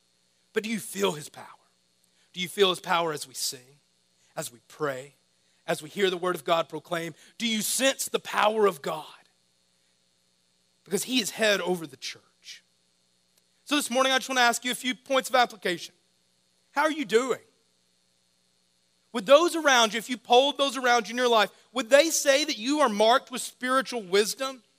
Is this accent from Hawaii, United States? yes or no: no; Arkansas, United States; But growing up in Arkansas, I grew up in a small town, and on Sundays after church, I'd often come home and there was literature left in my yard.